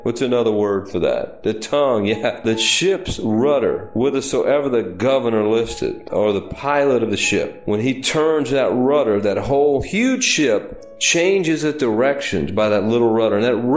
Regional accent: New Orleans, Louisiana, United States; I grew up in New Orleans, man. A lot of ships dock there

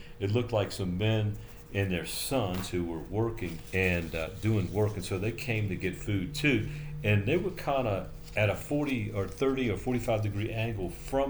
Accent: New Orleans, Louisiana, United States; moved away; I'm from New Orleans. I didn't get saved till I moved away from there. And then I've been back there.

